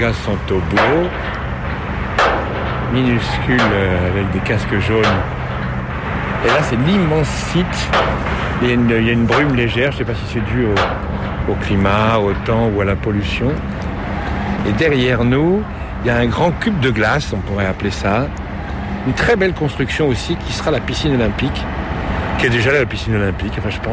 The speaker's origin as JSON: {"language": "French", "country": "France", "said": "Nous, on est français."}